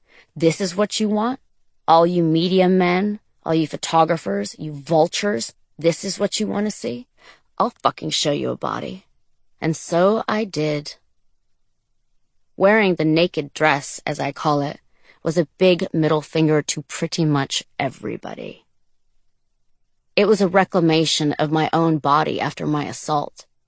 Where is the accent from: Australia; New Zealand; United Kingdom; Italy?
Italy; Tuscany; Italy, to the Tuscan countryside where I was born and raised.